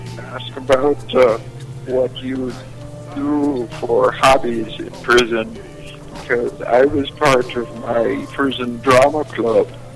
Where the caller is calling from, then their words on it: Bahamas; I'm calling from an island in the Bahamas.